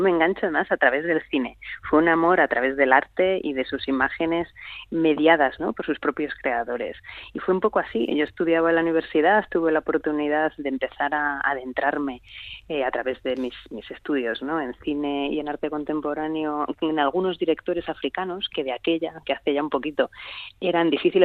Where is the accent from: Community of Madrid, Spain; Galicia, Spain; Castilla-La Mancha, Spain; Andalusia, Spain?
Galicia, Spain; Yo soy de Galicia, a la que yo viví creciendo allá, ¿no?